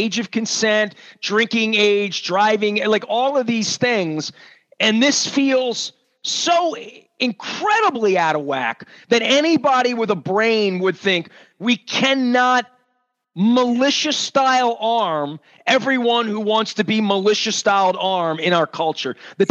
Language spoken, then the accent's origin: English; Dundalk, Maryland, United States; My, you know, all my relatives. I'm from Dundalk, man. Everybody hunted, like all of that.